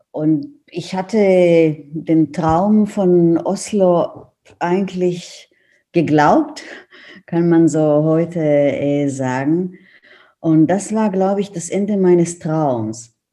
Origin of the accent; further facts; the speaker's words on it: Beersheba, Southern District, Israel; Ich komme ursprünglich aus Beersheba im Süden von Israel.